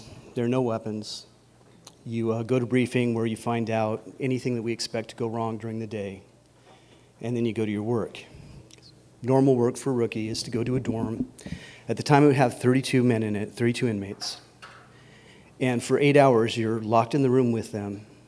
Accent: Chad; English is a second language; I was a math professor in Chad. It's like, you're from where? I'm from Chad.

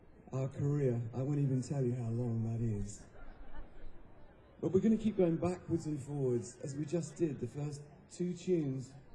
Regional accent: Woodham, South East England, United Kingdom; I'm from Woodwood, I forgot where I'm from now, Woking. Woodham, just down the road from Woking.

